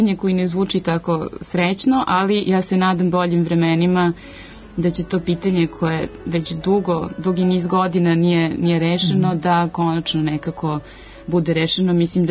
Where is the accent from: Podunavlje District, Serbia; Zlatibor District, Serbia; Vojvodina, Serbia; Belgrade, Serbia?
Belgrade, Serbia; s obzirom na to da sam rođena u Beogradu i da je moje kompletno školovanje i počelo i teklo u Beogradu i kasnije u inostranstvu.